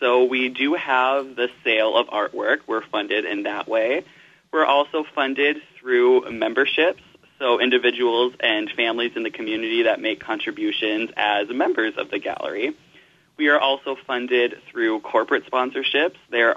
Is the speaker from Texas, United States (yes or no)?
no; Barnesville, Minnesota, United States; Well, I grew up in Barnesville, Minnesota, so not too far from Wahpeton.